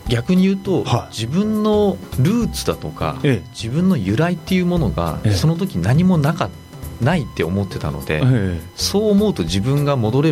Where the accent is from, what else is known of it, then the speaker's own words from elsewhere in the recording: Tokyo, Japan; もともとは東京。